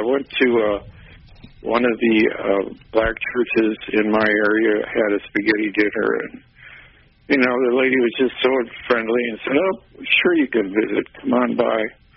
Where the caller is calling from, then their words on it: Tulsa, Oklahoma, United States; also born or lived in Kansas City; from Tulsa, Oklahoma. I'm listening on the internet.